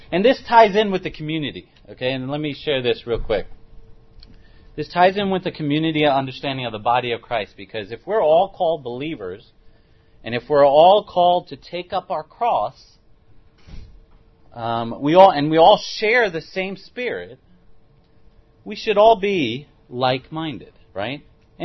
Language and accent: English; New York, United States; Born and raised in New York.